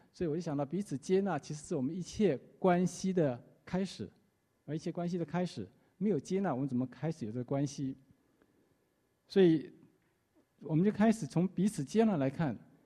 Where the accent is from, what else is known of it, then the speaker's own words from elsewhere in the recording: Taiwan; now in United States; 我是从台湾来的，很想那些朋友啊，然后呢语言能力也不这么强。